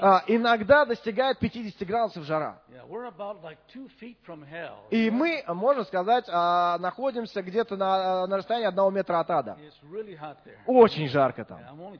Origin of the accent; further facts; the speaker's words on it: California, United States; я родился и вырос в городе, в Калифорнии. Это пустыня. Это глубоко-глубоко в пустыне. Там песок, кактусы, скорпионы